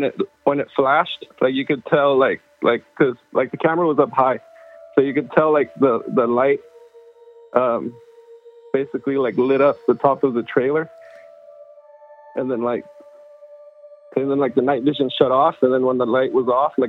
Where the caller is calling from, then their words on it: California, United States; calling from California.